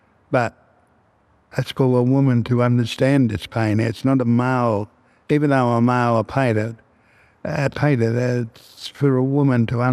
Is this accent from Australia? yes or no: yes; Waterloo, New South Wales, Australia; born there; now in Mount Druitt, Australia; My parents come from Ngamba country, that's a far west of New South Wales. And I was born in Gadigal country in Waterloo, Redfern area. And I'm now living in Ndarrik, a tribal area, the old Mount Druitt.